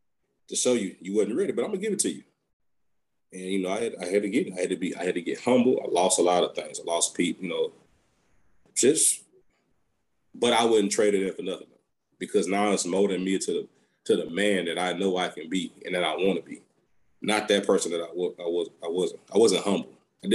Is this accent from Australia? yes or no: no; Baton Rouge, Louisiana, United States; I'm from Baton Rouge already. So Southern University is a huge thing down here.